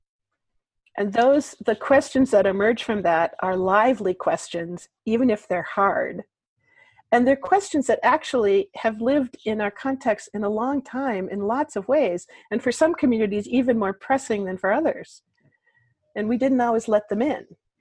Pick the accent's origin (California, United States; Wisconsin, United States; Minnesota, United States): Wisconsin, United States; I grew up here in Wisconsin, so I grew up with some of this, but we're not big fans of conflict.